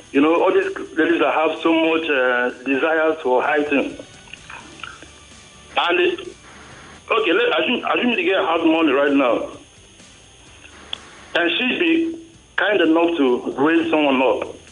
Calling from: Mexico; calling from Mexico.

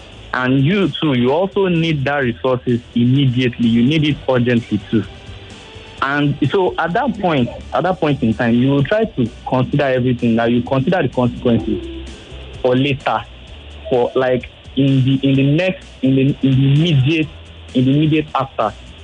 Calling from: Kurudu, Federal Capital Territory, Nigeria; I'm calling from Kurudu.

